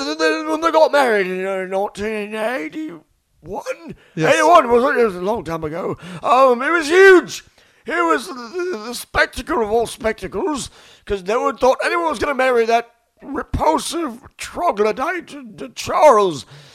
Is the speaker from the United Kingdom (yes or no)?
yes; United Kingdom; Well, we're British people.